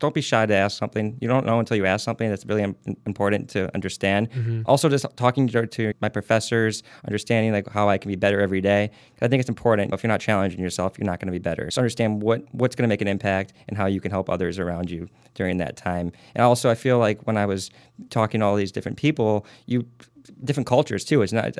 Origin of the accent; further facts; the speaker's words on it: Bloomfield Hills, Michigan, United States; For me, I'm from Bloomfield Hills, Michigan.